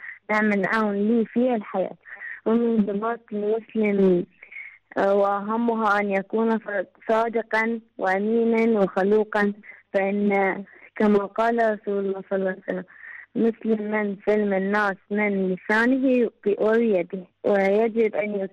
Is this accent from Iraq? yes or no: yes; Iraq; من العراق.